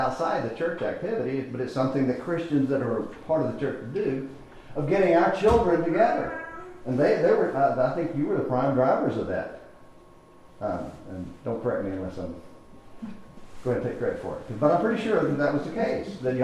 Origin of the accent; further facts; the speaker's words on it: Lindale, United States; one that just happened to have a conversation about my hometown, which is where he lives and preaches now, at the congregation where I grew up.